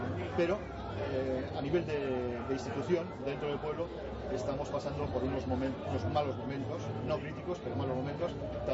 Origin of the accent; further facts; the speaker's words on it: Teruel, Aragon, Spain; yo vengo de Teruel